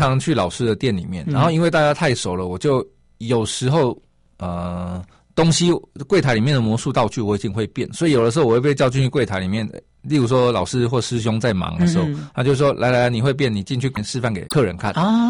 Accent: Taichung, Taiwan; 因为我是台中人，然后我就考上台北的大学，我就在台北念大学。

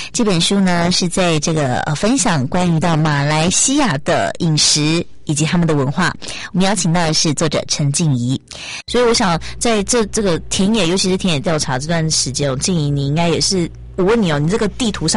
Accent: Taiwan

